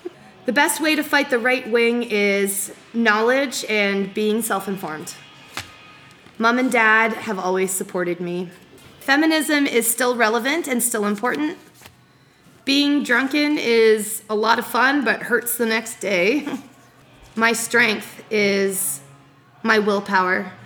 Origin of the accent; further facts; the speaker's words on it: Ajax, Ontario, Canada; My hometown is Ajax, Ontario. And the best place to be there, the lakefront.